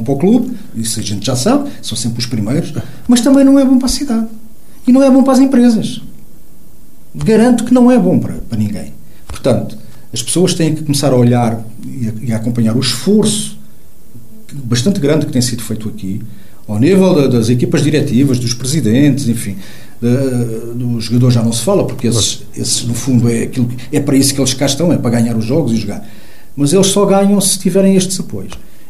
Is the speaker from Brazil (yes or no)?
no; Mozambique; born there; Eu sou africano, de nascença. Eu nasci em Moçambique.